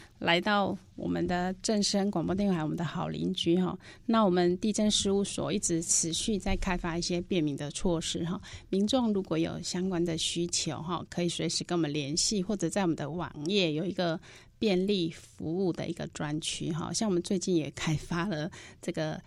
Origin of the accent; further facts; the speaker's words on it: Taiwan; 越南它本身它的国家不允许我们台湾人在那边自产